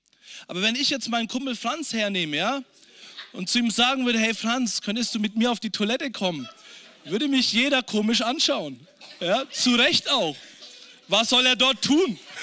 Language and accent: German; Germany; ich bin Deutscher